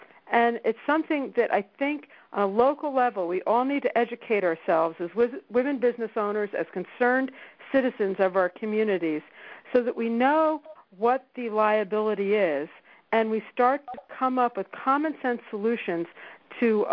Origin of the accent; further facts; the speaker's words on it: Bloomfield, New Jersey, United States; I'm from Bloomfield, New Jersey